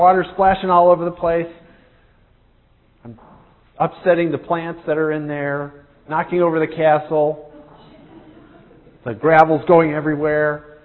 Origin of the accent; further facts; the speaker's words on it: Alpena, Michigan, United States; So where I grew up in Alpena, Michigan, we've got somebody here from Alpena, Michigan here today, by the way, a friend of mine.